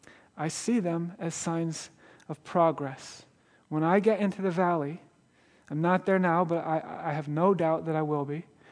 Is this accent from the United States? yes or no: yes; Milwaukee, Wisconsin, United States; I grew up in Milwaukee. I'm surrounded by my family in Milwaukee.